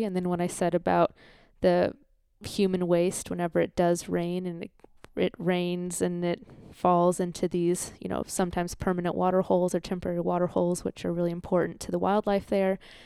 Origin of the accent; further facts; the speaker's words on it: Australia; because we're Australian